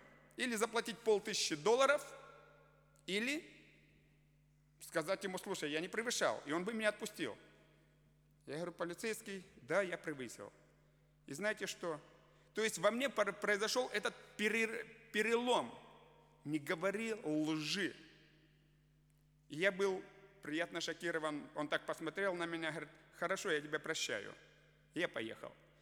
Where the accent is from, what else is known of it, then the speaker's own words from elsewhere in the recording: Russia; Я был в гостях у себя на родине, в России.